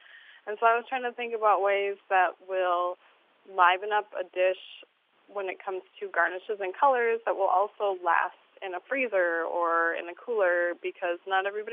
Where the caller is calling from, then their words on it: Bemidji, Minnesota, United States; I'm calling from Bemidji, Minnesota.